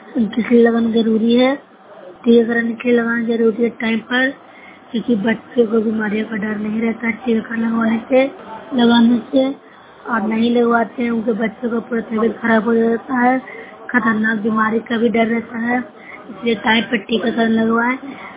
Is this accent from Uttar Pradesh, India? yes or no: no; Bihar, India; मैं नूसरा प्रखंड से हूँ, जिला नालंदा के रहने वाले निवासी हूँ।